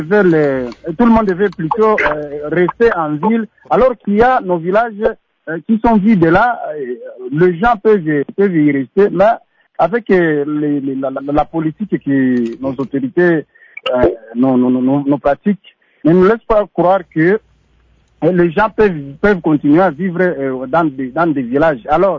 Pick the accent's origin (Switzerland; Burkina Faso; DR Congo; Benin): DR Congo; Bukavu, South Kivu; Nous ne savons plus quoi faire avec les gens qui vivent ensemble avec les morts ici chez nous à Bukavu.